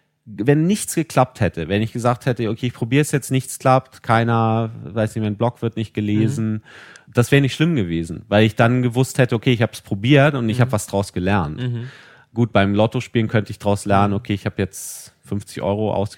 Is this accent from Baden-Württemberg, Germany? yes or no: no; Kiel, Schleswig-Holstein, Germany; born there; was für mich kommt gebürtig aus Kiel, immer so ein tolles Gefühl hervorweckt, ist, wenn ich dieses Geräusch von Meeresrauschen höre.